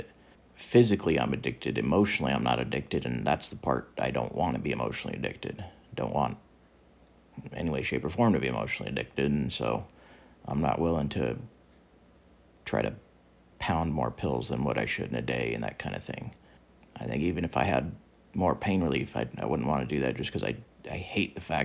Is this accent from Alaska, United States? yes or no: yes; Alaska, United States; born or raised there